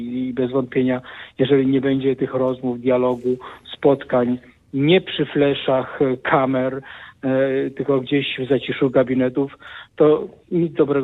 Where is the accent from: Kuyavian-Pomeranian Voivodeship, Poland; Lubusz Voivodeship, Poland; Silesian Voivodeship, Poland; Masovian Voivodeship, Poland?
Masovian Voivodeship, Poland; Radom; Radom zasługuje absolutnie na więcej. Piękne miasto, moje rodzinne miasto